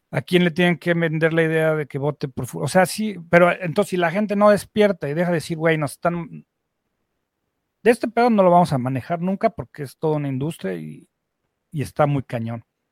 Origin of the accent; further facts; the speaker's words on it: Mexico; tendríamos que poder seguir siendo mexicanos